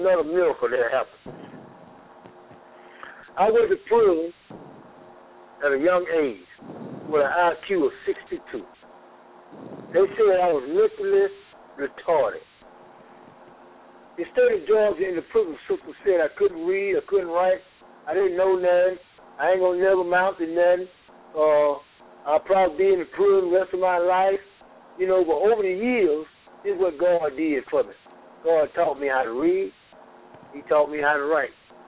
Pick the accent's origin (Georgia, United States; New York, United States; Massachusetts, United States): Georgia, United States; Atlanta; when I was growing up on Northside Drive in Atlanta on the west side